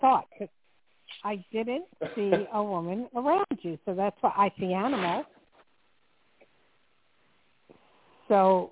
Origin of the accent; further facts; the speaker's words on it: New Jersey, United States; also born or lived in New York; I'm from Jersey and grew up in the Jersey, New York area, so very familiar.